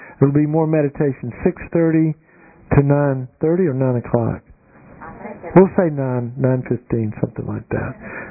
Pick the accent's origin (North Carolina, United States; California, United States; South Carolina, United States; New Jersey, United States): North Carolina, United States; Greenville; Well, I'm from Greenville.